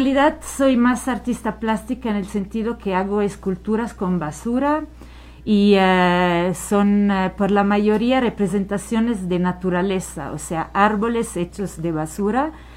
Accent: Switzerland; Yo vengo de Suiza, entonces vengo de la montaña también. Me siento un poquito a casa.

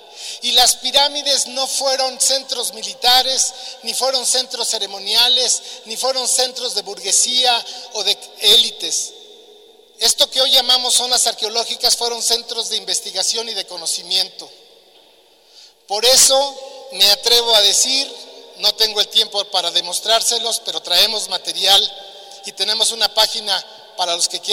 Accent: Oaxaca, Mexico; Vengo de Oaxaca

